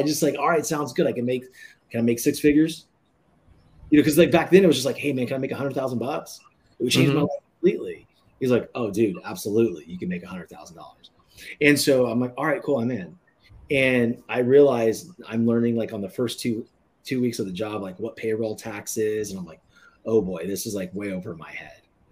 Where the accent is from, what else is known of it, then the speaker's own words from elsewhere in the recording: Concord, California, United States; So I grew up in California, the west, you know, the west coast of the United States, in a little town called Concord, California. It's in the East Bay